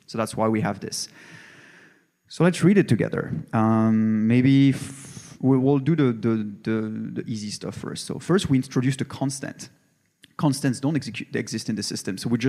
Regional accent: Belgium; So as an example, so I come from Belgium.

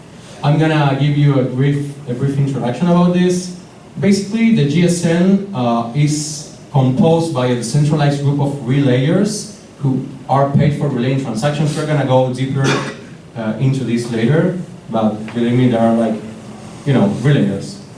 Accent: Buenos Aires, Argentina; English is a second language; I'm from Buenos Aires, Argentina.

